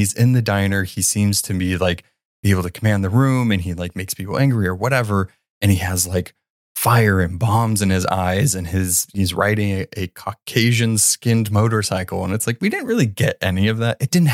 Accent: the South, United States; I mean, I grew up in the South, so it was, yeah, we wrestled in the backyard too.

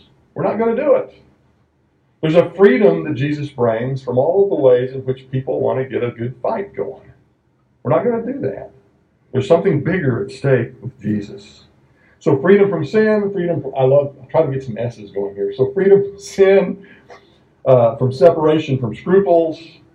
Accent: United States; I'm from America. I don't know diddly squat about life in Australia.

